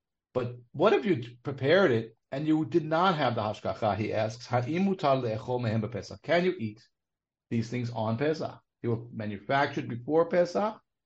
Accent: New York, United States; So growing up in Brooklyn, New York, and following all the kashrus agencies

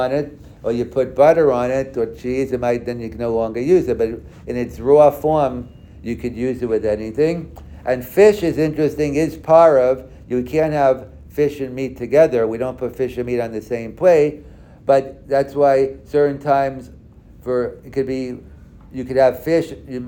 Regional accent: New York, United States; now in Hamilton, Canada; But say, I come from New York, where basically everything... If something wasn't kosher, I was surprised.

